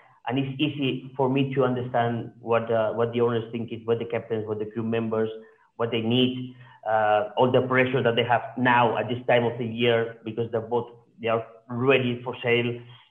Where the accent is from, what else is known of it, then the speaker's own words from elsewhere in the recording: Palma, Balearic Islands, Spain; English is a second language; I come from Palma. I was born here.